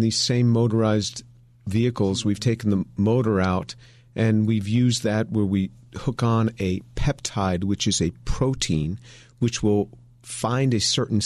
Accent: New York, United States; now in Houston, United States; Well, I was born in New York City. I grew up just north of the city. I grew up in a Jewish home, secular Jewish home, Jewish neighborhood.

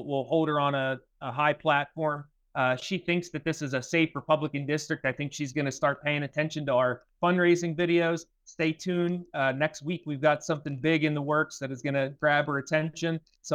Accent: United States; No, I'm an American before I'm a Democrat.

